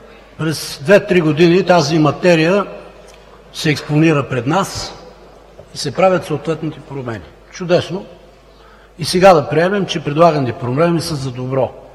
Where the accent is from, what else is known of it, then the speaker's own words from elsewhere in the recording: Plovdiv, Plovdiv Province, Bulgaria; В моя роден град Пловдив съм много горд